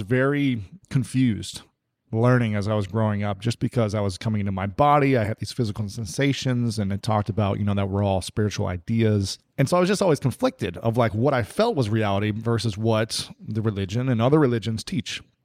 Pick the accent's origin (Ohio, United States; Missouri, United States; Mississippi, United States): Ohio, United States; now in Los Angeles, United States; I'm in LA right now, so I really miss the Midwest. I'm from Ohio.